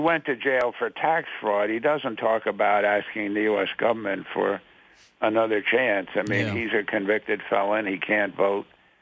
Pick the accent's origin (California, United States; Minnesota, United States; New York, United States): New York, United States; New York City; Look at the Yankees right here in my hometown.